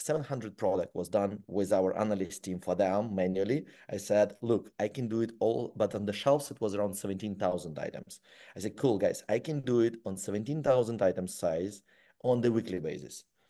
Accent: Ukraine; English is a second language; just long story short, I'm an engineer, born and raised in Ukraine, and my actually diploma was electronic nose that I built it.

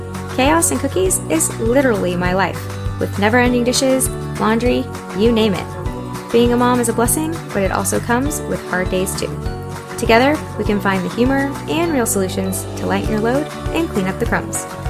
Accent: Texas, United States; I'm glad because I'm from Texas.

